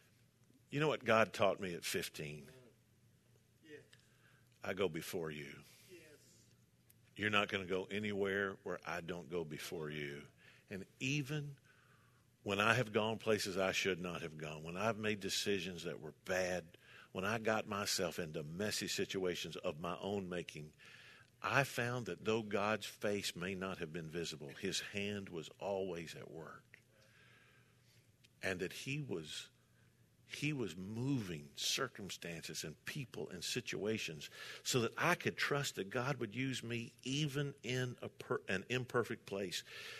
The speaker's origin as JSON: {"language": "English", "region": "Kentucky", "country": "United States", "said": "I said, yeah. I'm from Kentucky. He said, well, what part of Kentucky? I said, well, Western Kentucky."}